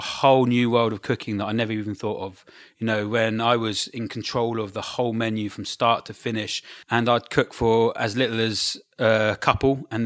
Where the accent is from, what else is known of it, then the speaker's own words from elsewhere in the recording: Brighton, South East England, United Kingdom; Brighton.